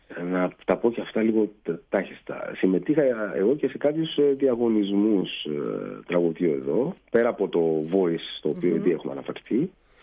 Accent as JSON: {"language": "Greek", "country": "Greece", "also_born_or_lived": "Russia", "said": "Εγώ, που είμαι από την Ελλάδα"}